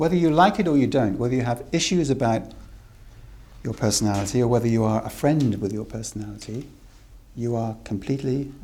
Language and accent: English; Wales, United Kingdom; If you're born, if you're a Welsh boy, I'm a Welsh boy, we don't chuckle so much as the Tibetans.